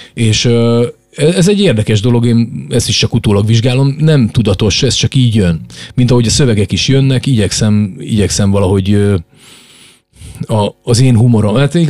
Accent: Onga, Borsod-Abaúj-Zemplén, Hungary; miskolci származású, vagy pontosan ongai. Miskolc melletti faluból származom

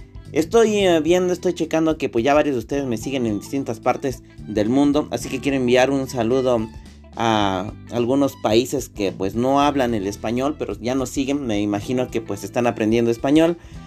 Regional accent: Mexico; aquí en la Ciudad de México, hablando de, los que vivimos, de los que somos mexicanos

